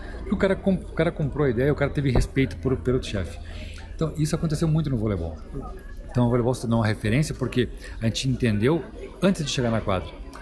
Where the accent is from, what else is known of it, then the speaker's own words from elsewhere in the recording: Rio Grande do Sul, Brazil; gaúcho, eu sou gaúcho